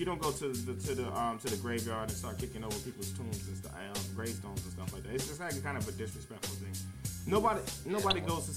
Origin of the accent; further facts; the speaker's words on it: Hartford, Connecticut, United States; That's where I'm from Hartford